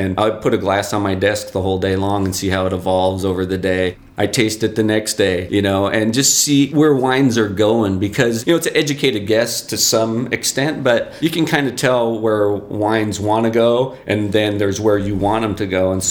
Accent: California, United States; Yeah, I grew up in the Bay Area. I'm one of the few natives left.

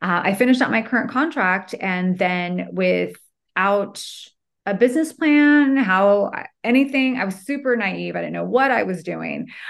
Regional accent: California, United States; also born or lived in Georgia; we were living in Georgia at the time, and I moved back to my home state in California.

